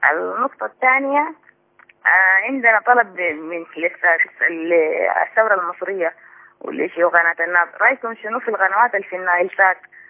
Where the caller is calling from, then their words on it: Sudan; من السودان.